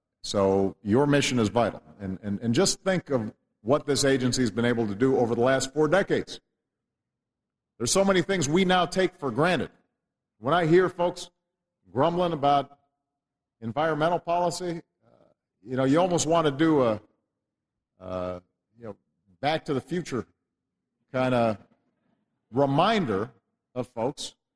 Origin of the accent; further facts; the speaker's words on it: Chicago, Illinois, United States; In my hometown, the Chicago River, you probably could not find anything alive in there four decades ago.